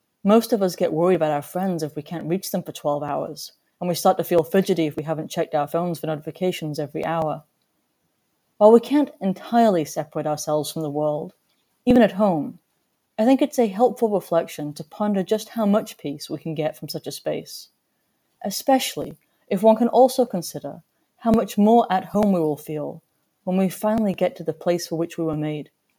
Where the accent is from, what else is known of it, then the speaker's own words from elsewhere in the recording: England, United Kingdom; Since I was raised in England, I heard the oft-repeated colloquialism